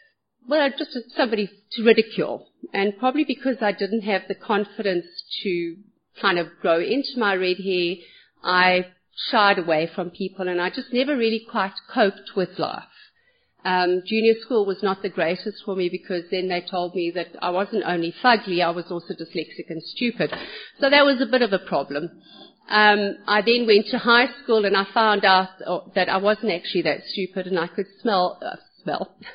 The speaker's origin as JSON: {"language": "English", "country": "Malawi", "tie": "born there", "said": "I was born in Malawi"}